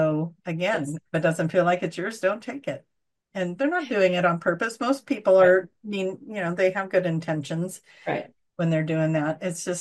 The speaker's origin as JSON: {"language": "English", "town": "Banks", "country": "United States", "tie": "born or raised there", "said": "that's my hometown that she just was from. To clear that up for you guys, Banks is where I live. So, and it's not a huge town."}